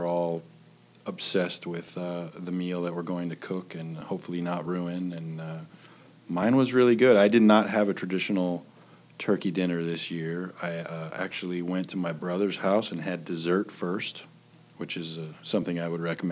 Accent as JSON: {"language": "English", "town": "Las Vegas", "region": "Nevada", "country": "United States", "tie": "born or raised there", "said": "I grew up in Las Vegas. People ask me this all the time. I grew up in Las Vegas. I've been here for 25 years"}